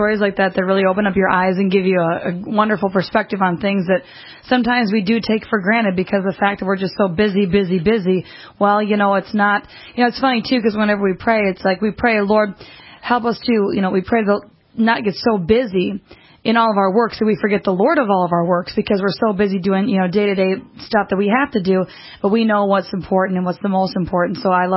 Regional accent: Minnesota, United States; we're from Minnesota, and so everything around us is, you know, we've got trees and woods, and it's green

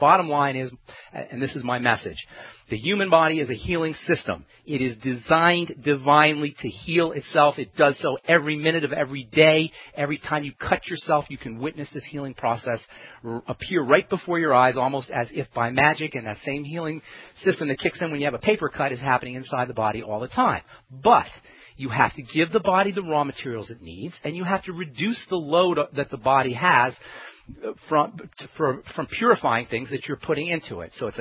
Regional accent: New Jersey, United States

